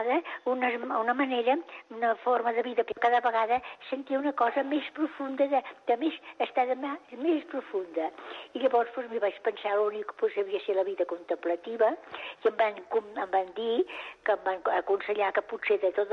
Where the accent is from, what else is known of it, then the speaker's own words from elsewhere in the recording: Barcelona, Catalonia, Spain; born there; now in Girona, Spain; Jo vaig néixer a Barcelona, i precisament no havia estat mai a Girona